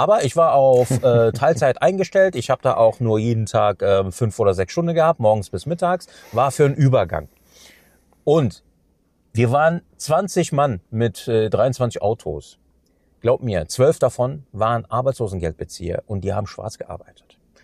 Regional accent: Cologne, North Rhine-Westphalia, Germany; Und das sage ich dir als ein Kölner

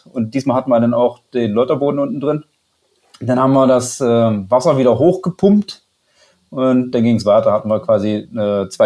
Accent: Magdeburg, Saxony-Anhalt, Germany; also born or lived in Berlin; Ja, also ich bin gebürtiger Magdeburger, Baujahr 83, bin in der Platte groß geworden. Bin dann nach Berlin gegangen zum Studium der Verfahrenstechnik.

